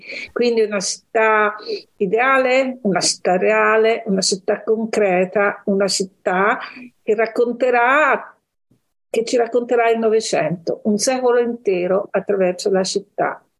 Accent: Florence, Tuscany, Italy; perché siamo fiorentini e dimentichiamo questo

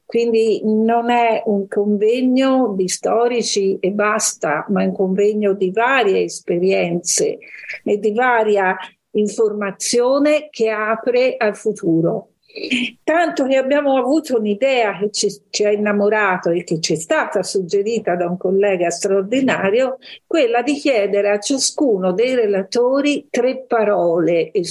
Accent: Florence, Tuscany, Italy; perché siamo fiorentini e dimentichiamo questo

